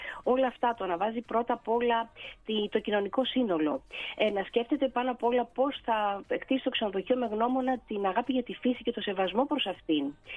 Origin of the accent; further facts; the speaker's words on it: Athens, Attica, Greece; μένω στην Μεσσηνία και πολλά χρόνια τώρα. Με φιλοξενεί εδώ πολλά χρόνια, έχω κάνει την οικογένειά μου και κατάγομαι από την Αθήνα.